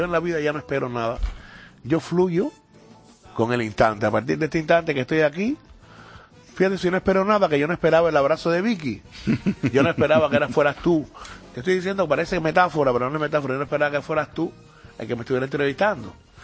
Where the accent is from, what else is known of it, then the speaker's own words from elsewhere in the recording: Havana, Cuba; moved away; yo estaba viviendo en Cuba, en un barrio donde yo salí de Cuba porque la cosa estaba difícil